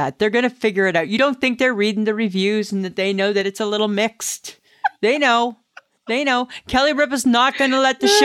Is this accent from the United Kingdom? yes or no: no; Ontario, Canada; I'm from Ontario. I say pasta.